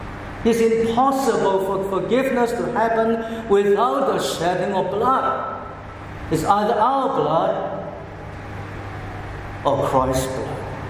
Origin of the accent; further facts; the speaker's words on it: Hong Kong; English is a second language; As you know, English is my second language, and I'm still struggling to pronounce every English word correctly and to write every piece of little things correctly. I remember as a child I was learning preposition in my school in Hong Kong